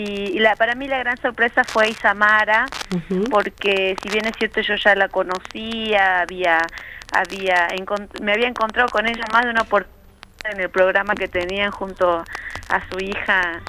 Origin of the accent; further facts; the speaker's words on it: Colonia Santa Rosa, Salta, Argentina; Yo soy del norte, vengo de Colonia Santa Rosa, he caminado mucho el departamento San Martín, Orán